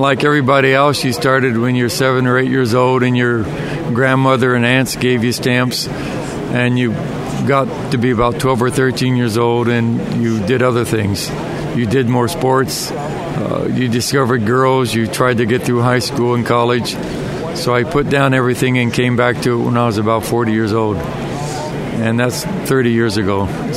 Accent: Balboa, Canal Zone, Panama; Well, when I grew up in Balboa Canal Zone

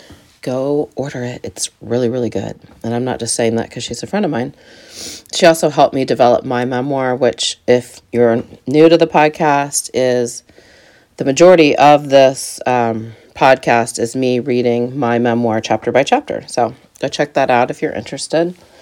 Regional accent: Ohio, United States; Because I'm from Ohio, so we don't have... There's a lot of hills in the southern part of Ohio, especially like the Cincinnati area, or even further south.

